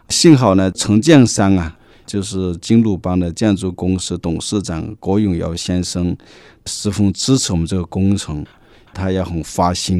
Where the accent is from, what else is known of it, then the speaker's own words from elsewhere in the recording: China; 同时也是我们中国人的骄傲啊，可以把我们中国的1000多年的唐朝文化到加拿大来发扬光大